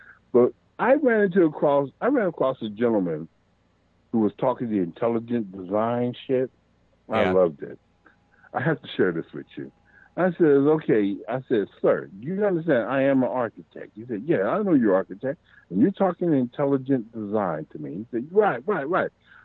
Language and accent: English; United States; I'm like this. I am an American.